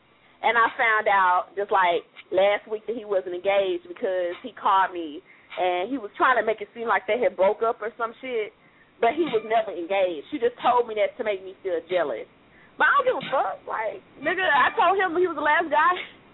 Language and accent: English; the South, United States; I'm from the South. Trust me, I know.